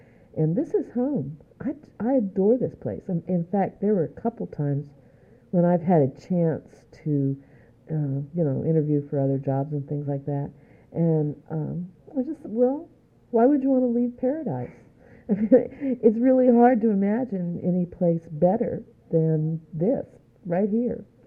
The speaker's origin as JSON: {"language": "English", "region": "Midwest", "country": "United States", "tie": "born or raised there", "said": "You know, I grew up in the Midwest, but I found out when you came to the South, no matter where you were from, you were Yankee if you weren't from the South."}